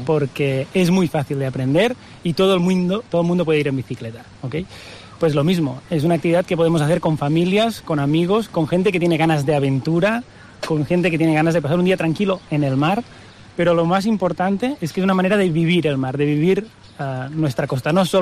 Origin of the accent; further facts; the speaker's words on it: Tarragona, Catalonia, Spain; somos de aquí, de Tarragona, que nos apasiona nuestra ciudad y nuestro territorio